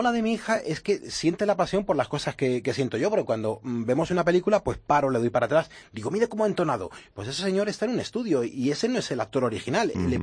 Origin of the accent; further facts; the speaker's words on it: Madrid, Community of Madrid, Spain; yo por lo menos que soy de Madrid y del Real Madrid